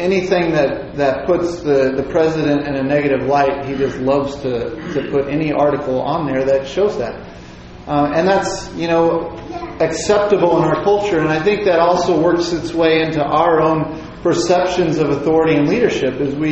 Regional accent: Indiana, United States; When I was a kid, my dad was from California. We grew up in Indiana and we had to drive cross country to go see them.

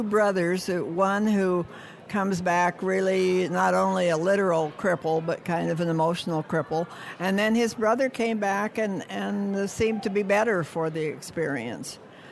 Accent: Idaho, United States; now in California, United States; Well, I grew up in Idaho.

